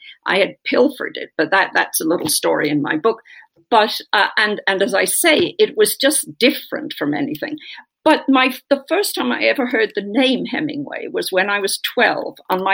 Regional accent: Ireland; growing up in Ireland

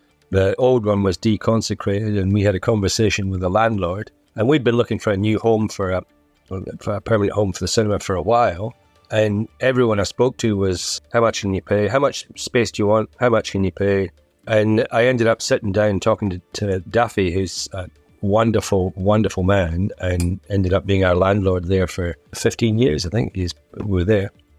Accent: Scotland, United Kingdom; The intermission was, being Scottish, it's a great way to get generate an extra, maybe a couple of dollars through the till.

